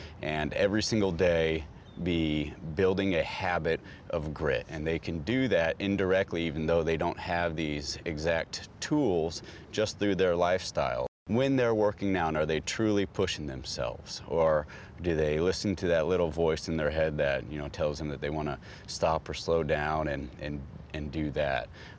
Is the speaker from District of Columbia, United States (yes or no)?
no; California, United States; I grew up on the West Coast, California, so I was able to go into the ocean pretty often